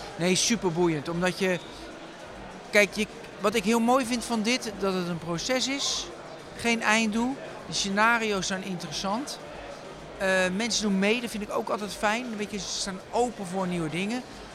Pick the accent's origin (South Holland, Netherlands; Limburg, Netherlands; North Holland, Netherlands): South Holland, Netherlands; Rotterdam; Ik kom uit Rotterdam